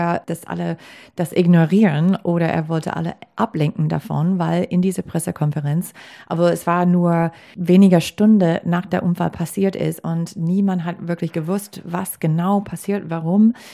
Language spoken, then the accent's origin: German; Green Bay, Wisconsin, United States; German is a second language; now in Germany; kommt aus Green Bay, mein Heimatstadt